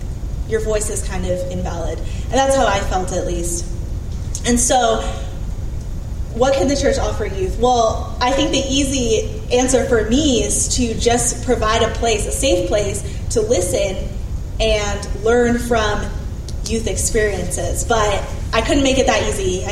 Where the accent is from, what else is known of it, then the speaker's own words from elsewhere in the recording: Vancouver, Washington, United States; also born or lived in Provo, Utah / Hawaii; I was born in Provo. I lived in Hawaii for a little, but most of my life I've lived in Vancouver, Washington area.